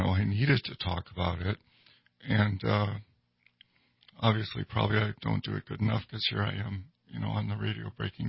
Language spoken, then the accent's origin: English; Minnesota, United States; Well, so I grew up in Minnesota, and it's a German household.